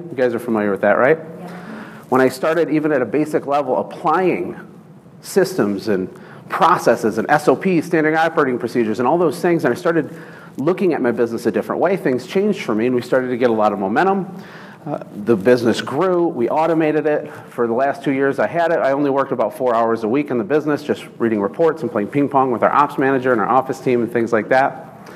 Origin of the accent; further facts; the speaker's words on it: Michigan, United States; Most of you have absolutely no idea who I am, but I'm somewhat interesting. I'm from Michigan, and I got married about 15 years ago.